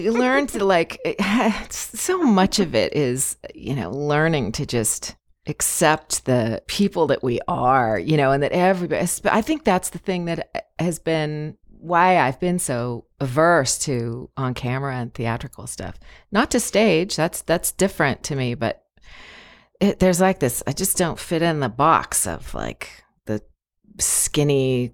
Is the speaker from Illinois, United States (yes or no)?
no; Goleta, California, United States; now in Los Angeles, United States; I grew up in Goleta and came here to LA to go to acting school at USC